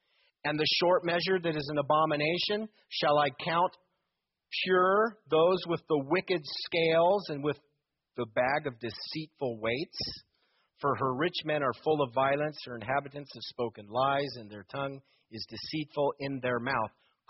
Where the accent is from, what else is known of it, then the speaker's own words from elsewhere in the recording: United States; I'm an American